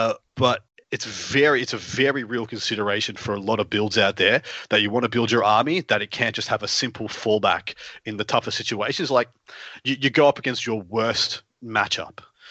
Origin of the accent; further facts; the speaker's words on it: Australia; moved away; growing up in Australia, where it is a pretty, generally a pretty arid landscape